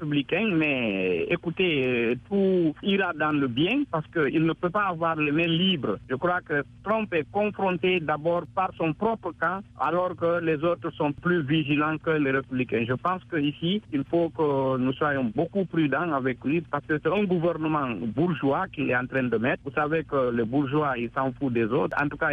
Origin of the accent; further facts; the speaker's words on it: Guinea; now in New York, United States; je suis guinéen résident à New York.